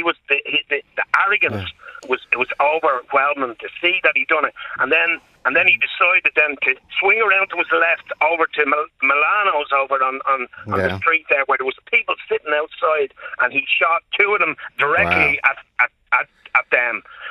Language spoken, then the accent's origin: English; Dublin, Leinster, Ireland; I'm from Dublin